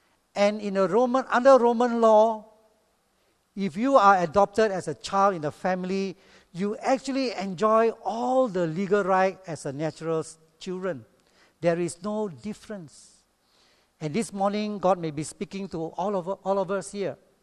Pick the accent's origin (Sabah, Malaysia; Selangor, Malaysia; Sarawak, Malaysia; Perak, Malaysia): Perak, Malaysia; Ipoh; I was a bit surprised because I come from Ipoh, and Ipoh people are poor people.